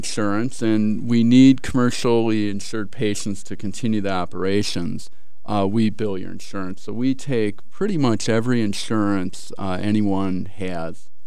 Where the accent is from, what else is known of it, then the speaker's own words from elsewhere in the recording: Livonia, Michigan, United States; now in Ann Arbor, United States; I'm actually from the area. I grew up in Livonia